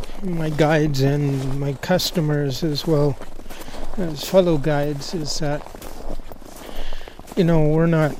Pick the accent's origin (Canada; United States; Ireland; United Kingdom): Canada; Merritt, British Columbia; I own and operate Zootman Guiding, and I'm originally from Merritt, British Columbia, Lower Nickel Indian Band.